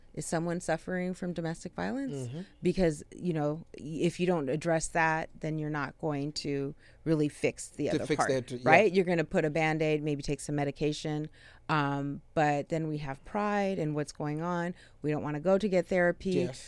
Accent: United States; I'm an American raised child.

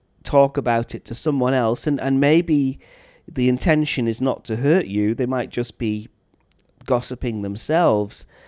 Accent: Wales, United Kingdom; my friends from my hometown in North Wales

